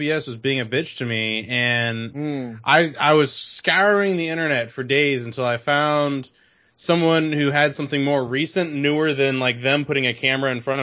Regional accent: Texas, United States; Well, I lived all over the place, but the thing I tell people is I'm from Texas.

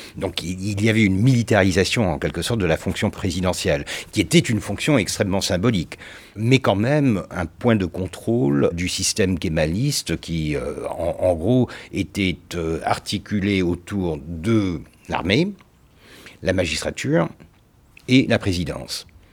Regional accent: Turkey; Ce qui a changé, c'est que je suis turc, et que ça, c'est assez nouveau dans la tradition de la maison.

